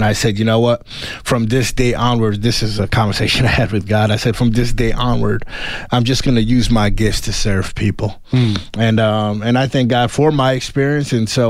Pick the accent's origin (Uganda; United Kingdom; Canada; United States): Uganda; also born or lived in Nairobi; And I was born in Nairobi. I'm from Uganda, right? So I come from a place where poverty is normal. People live under $1 a day.